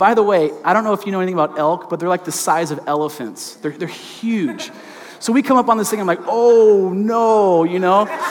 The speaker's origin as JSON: {"language": "English", "town": "Seattle", "region": "Washington", "country": "United States", "tie": "born or raised there", "said": "I grew up in the Seattle area in the great Pacific Northwest"}